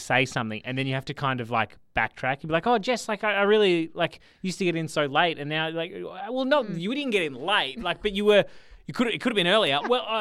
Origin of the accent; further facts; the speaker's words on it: Lang Lang, Victoria, Australia; because I grew up near Lang Lang, so I did my test in Frankston